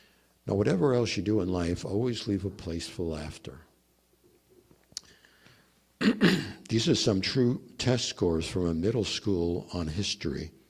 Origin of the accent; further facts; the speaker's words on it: Brooklyn, New York, United States; So I grew up in Brooklyn, New York.